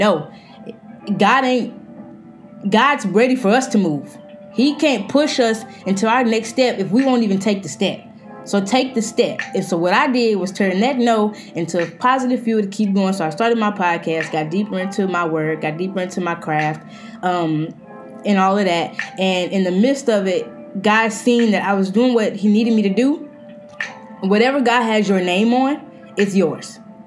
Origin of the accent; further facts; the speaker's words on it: Texas, United States; now in New York, United States; I live in New York. I moved from Texas to New York.